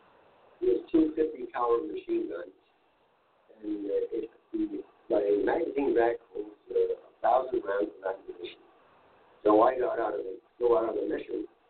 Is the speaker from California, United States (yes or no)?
no; Long Branch, New Jersey, United States; also born or lived in Asbury Park; I was born in Asbury Park, New Jersey. And my dad was from Long Branch, and my mother was from Asbury Park. And after I was 10 months old, I moved to Long Branch.